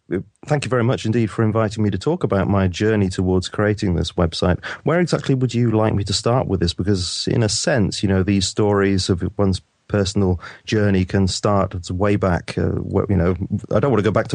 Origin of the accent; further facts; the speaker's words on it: United Kingdom; here in the UK, and I had a very normal kind of upbringing, I suppose, really.